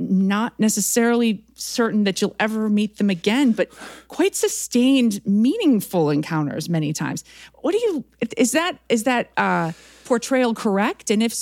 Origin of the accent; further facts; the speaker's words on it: United States; as an American Presbyterian, I'm clunking along sometimes when it comes to understanding the Church of Ireland, the Church of England.